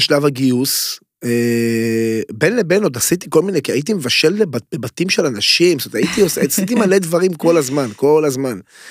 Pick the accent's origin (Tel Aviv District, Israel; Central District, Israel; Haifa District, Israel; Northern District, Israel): Tel Aviv District, Israel; Pardes Katz; גדלתי בפרדסקאט, אז רמת גן וכאלה, או תל אביב קרוב